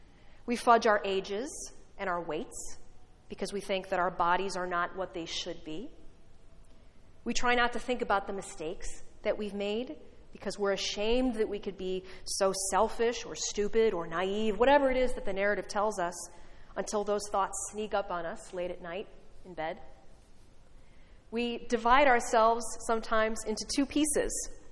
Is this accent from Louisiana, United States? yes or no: no; Illinois, United States; It was the middle of winter, and I grew up near Chicago, as many of you know, so there were several inches of snow on the ground.